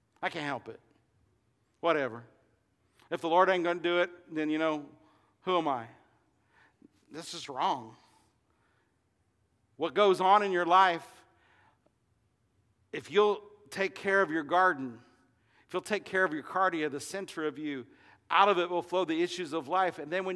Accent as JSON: {"language": "English", "region": "Illinois", "country": "United States", "tie": "born or raised there", "said": "growing up in Illinois on a garden, and I was in 4-H"}